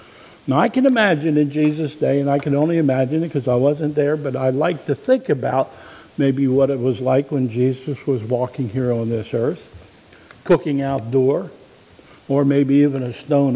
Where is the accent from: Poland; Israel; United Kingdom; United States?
United States; Pennsylvania; Now, I grew up in Pennsylvania